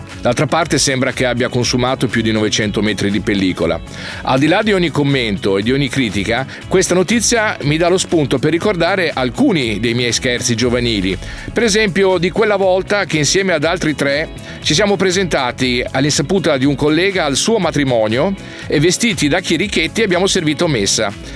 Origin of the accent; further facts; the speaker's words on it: Bologna, Emilia-Romagna, Italy; di nome e di fatto ovviamente. Vengo da Bologna, sono un diversamente giovane e novello pensionato.